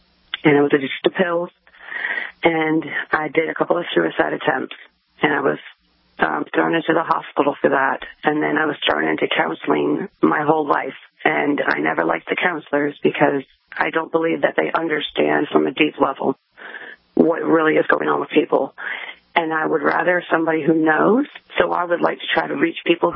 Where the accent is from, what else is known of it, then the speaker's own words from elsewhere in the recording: Wisconsin, United States; moved away as an adult; also born or lived in Virginia; I graduated high school at 18, and then I moved to Virginia from Wisconsin.